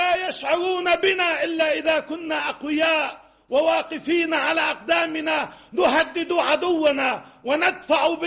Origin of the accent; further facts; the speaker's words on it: Lebanon; نحن هنا من لبنان نقول للعالم كله